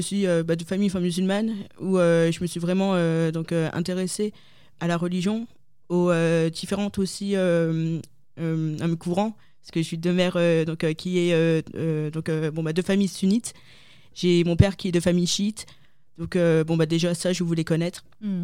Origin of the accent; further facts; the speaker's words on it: Lille, Hauts-de-France, France; moved away as an adult; je suis née en France, à Lille. J'ai vécu 25 ans, ça fait 2 ans que j'ai quitté mon petit nord. voilà, c'est ça. Et je viens d'une famille à culture musulmane.